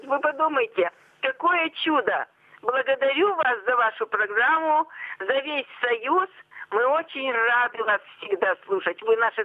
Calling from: Kizel, Perm Krai, Russia; Я звоню вам из Кизела.

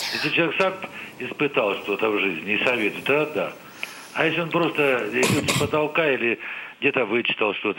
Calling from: Kirov Oblast, Russia; Я из Кировской области.

